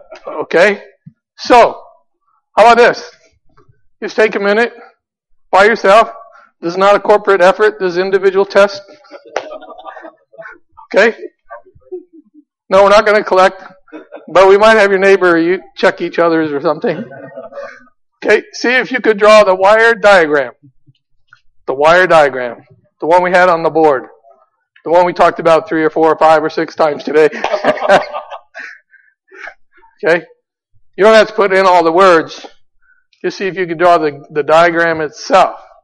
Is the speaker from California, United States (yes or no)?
no; Chicago, Illinois, United States; I'm from Chicago.